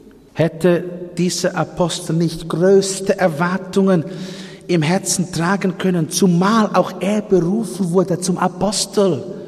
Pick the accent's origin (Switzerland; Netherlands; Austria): Netherlands; Wir sind Holländer, beide.